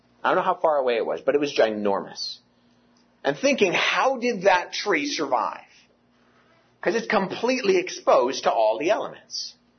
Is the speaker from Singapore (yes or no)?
no; Toronto, Ontario, Canada; I'm from Toronto, so we're Maple Leaf fans.